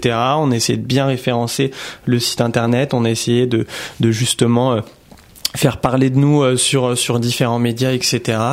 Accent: Argenteuil, Île-de-France, France; Alors moi, je suis d'Argenteuil.

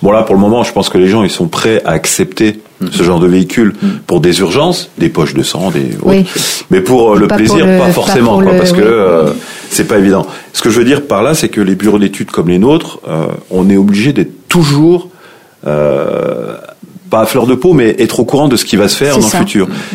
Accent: Grand Est, France; puisque moi je viens de l'Est, je suis vosgien

